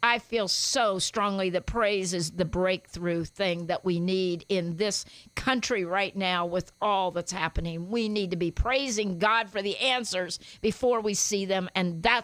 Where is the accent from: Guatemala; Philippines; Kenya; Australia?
Guatemala; now in United States; I grew up in Central America as a missionary's kid, and we played baseball. And on my shortwave radio, I could get some games from San Francisco and the L.A. area in Guatemala.